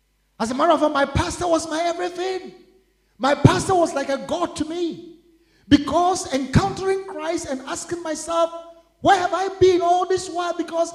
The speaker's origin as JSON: {"language": "English", "town": "Cape Coast", "region": "Central Region", "country": "Ghana", "tie": "born or raised there", "said": "the AOG in Cape Coast, my hometown."}